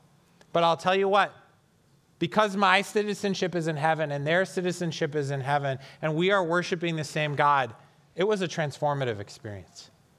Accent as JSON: {"language": "English", "country": "United States", "said": "I love being an American. I love seeing the flag. I love hearing the anthem, the Pledge of Allegiance, all of that stuff."}